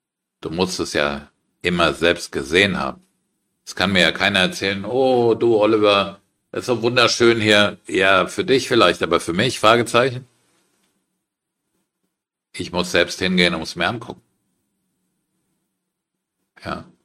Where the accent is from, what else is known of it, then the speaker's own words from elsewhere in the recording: Frankfurt, Hesse, Germany; Ich bin ja in Frankfurt aufgewachsen